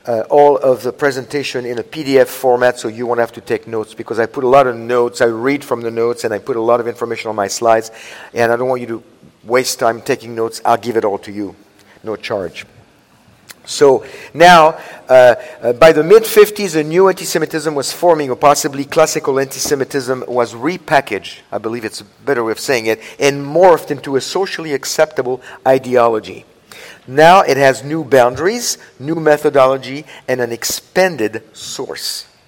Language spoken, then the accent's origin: English; France; moved away as an adult; I grew up in France. I left in 1985. The first 27 years of my life, I spent them in France.